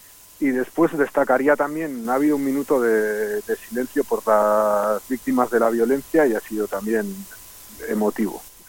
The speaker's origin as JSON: {"language": "Spanish", "region": "Basque Country", "country": "Spain", "said": "como ciudadano vasco ha sido un momento emocionante."}